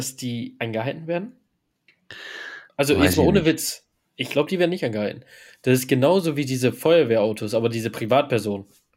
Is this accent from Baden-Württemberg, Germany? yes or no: yes; Stuttgart, Baden-Württemberg, Germany; Wir kommen ja aus Stuttgart.